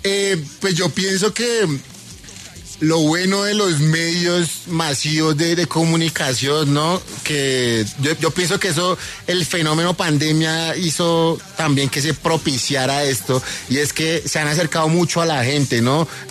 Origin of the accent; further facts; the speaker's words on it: Bogotá, Colombia; also born or lived in Cartagena; la costa es también parte de mi esencia. Yo soy cartagenero, pero soy criado en Bogotá.